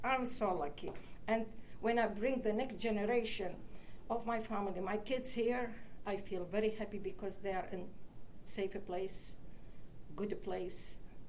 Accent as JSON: {"language": "English", "town": "Baghdad", "region": "Baghdad Governorate", "country": "Iraq", "tie": "born or raised there", "second_language": "English", "moved": "as an adult", "said": "I came from Iraq in 1997. I born in Baghdad, came from a very educated family."}